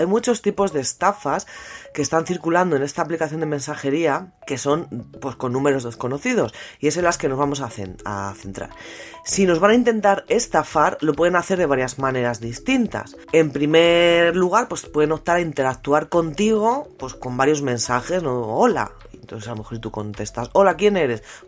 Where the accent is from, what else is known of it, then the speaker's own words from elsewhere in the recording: Spain; Por ejemplo, yo que soy española, en España es más 34